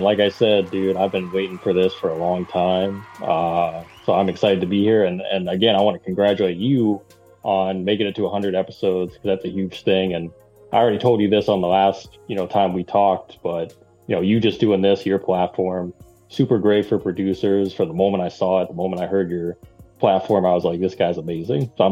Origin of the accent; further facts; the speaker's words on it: Ohio, United States; So you did say I'm from Northeast Ohio. So if anyone knows, like, Cleveland area, Canton, Ohio, I'm like 20 minutes from Canton.